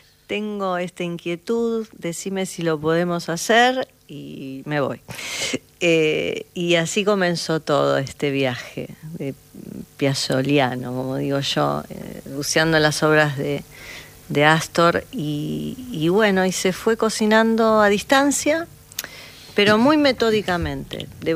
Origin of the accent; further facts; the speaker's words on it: Buenos Aires, Argentina; now in Antofagasta, Chile; Soy de acá, de Buenos Aires, y bueno, por temas de trabajo nos mudamos y estamos un poquito allá y acá, pero ya estos últimos 2 años un poquito más en Antofagasta me toca estar.